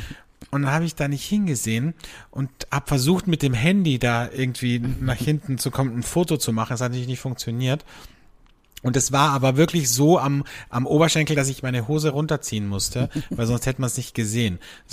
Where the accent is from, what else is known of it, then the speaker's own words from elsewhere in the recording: Austria; bei uns in Österreich